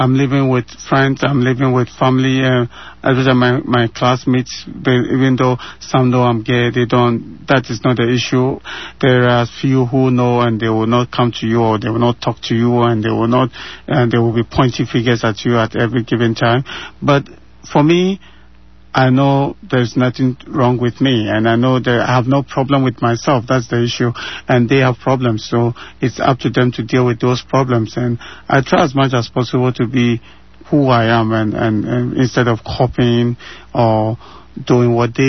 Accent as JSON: {"language": "English", "town": "Accra", "region": "Greater Accra", "country": "Ghana", "said": "I am a homosexual man from my village in Accra. When I was born in Ghana"}